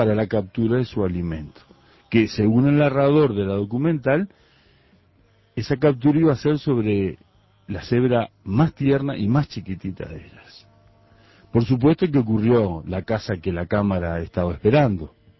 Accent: Uruguay; somos uruguayos, estamos no, acá.

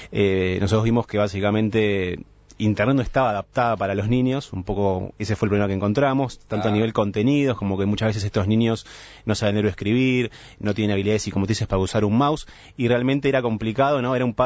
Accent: Argentina; bueno, yo soy argentino

